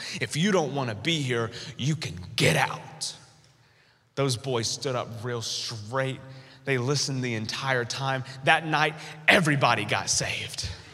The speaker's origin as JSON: {"language": "English", "region": "North Carolina", "country": "United States", "tie": "born or raised there", "said": "he gave me an opportunity to preach in front of my youth ministry back in my hometown in North Carolina."}